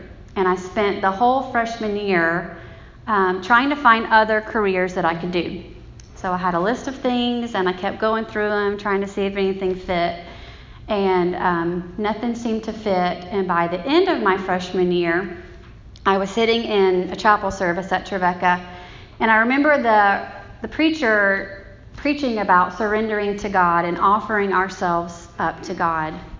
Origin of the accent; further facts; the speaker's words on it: Selma, Alabama, United States; I grew up in Selma, Alabama. You probably have heard of it. There's a lot of history there. I grew up there, was born and raised in a small Nazarene church.